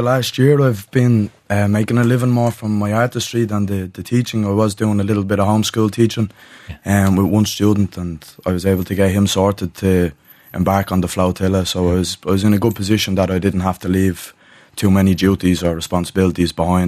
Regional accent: Ireland; us as Irish people

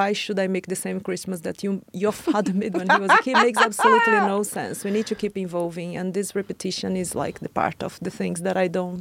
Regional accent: Brazil; now in Norway; I'm from Brazil, I'm not going to be competing with Norwegian from same.

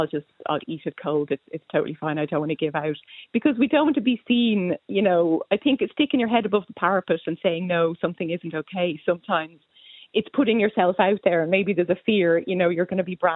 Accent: Ireland; I think as Irish people, we do have this people-pleasing thing, and it's this awkwardness.

